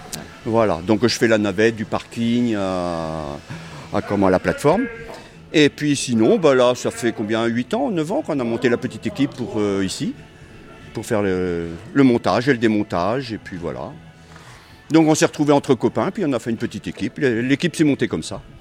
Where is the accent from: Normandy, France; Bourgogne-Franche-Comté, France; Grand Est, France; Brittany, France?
Normandy, France; Brécey; Je suis de Bressé, donc pas très loin, même à 5 km d'ici.